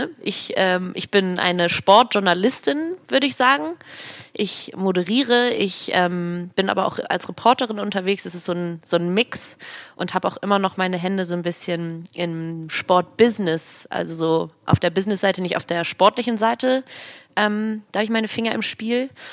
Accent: Hamburg, Germany; born there; Ich bin gebürtige Hamburgerin.

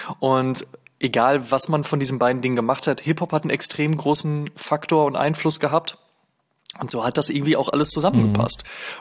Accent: Oelde, North Rhine-Westphalia, Germany; Ich komme aus einer Kleinstadt namens Oelde. Ich sage immer gerne, das liegt im Dreieck zwischen Münsterland, Ruhrgebiet und Bielefeld.

